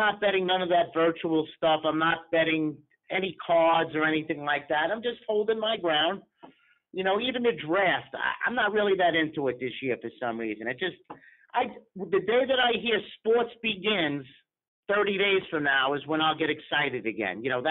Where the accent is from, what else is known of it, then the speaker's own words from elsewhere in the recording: United States; So I spent the night in a hospital in Montreal, and because I'm an American citizen, they couldn't treat me.